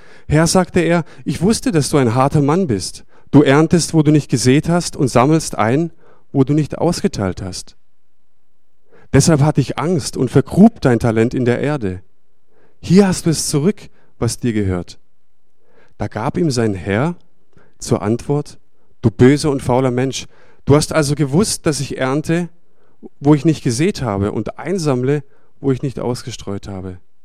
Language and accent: German; Stuttgart, Baden-Württemberg, Germany; die Chrissy, meine Frau und ich, wir kommen aus dem Ländle, aus Sturgert, so sagt man in Stuttgart.